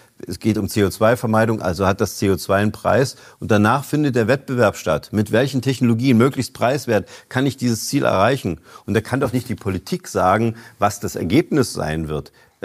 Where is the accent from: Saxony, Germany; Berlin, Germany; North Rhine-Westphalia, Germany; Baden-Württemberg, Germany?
Saxony, Germany; Görlitz; aus meiner Jugend, ich komme aus Görlitz, haben wir immer über Breslau gesprochen.